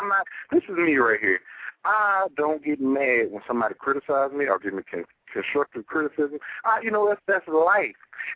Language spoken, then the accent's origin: English; Hot Springs, Arkansas, United States; I want to go back, to my hometown, to Hot Springs, Arkansas, and give back to the Boys and Girls Club